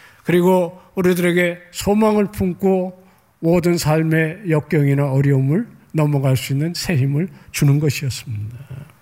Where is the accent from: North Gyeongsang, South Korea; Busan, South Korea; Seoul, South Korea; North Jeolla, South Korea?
Seoul, South Korea; 저는 70년대 초반에 한강이 내려다 보이는 응봉동이라는 곳에 살았는데요.